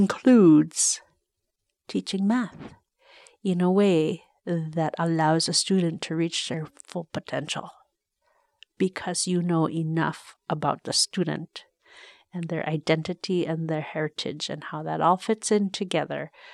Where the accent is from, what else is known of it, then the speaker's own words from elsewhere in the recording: Shishmaref, Alaska, United States; now in Sitka, United States; I am from Gigaktak or Shishmaref.